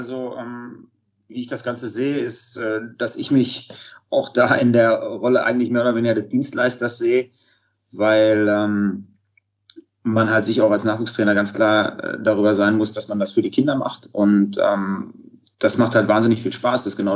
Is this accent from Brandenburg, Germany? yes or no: no; Dortmund, North Rhine-Westphalia, Germany; born there; Ich habe angefangen in Dortmund damals, bin gebürtiger Dortmunder